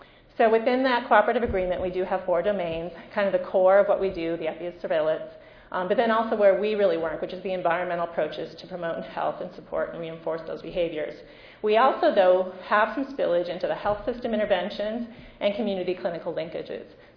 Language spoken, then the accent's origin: English; Wisconsin, United States; I'm from Wisconsin, but I'm a fast talker. So folks sometimes think I'm from Manhattan or somewhere else